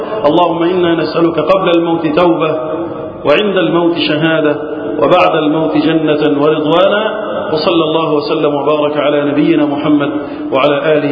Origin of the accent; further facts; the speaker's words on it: Egypt; اللهم احفظ بلدنا مصر وسائر بلاد المسلمين من الفتن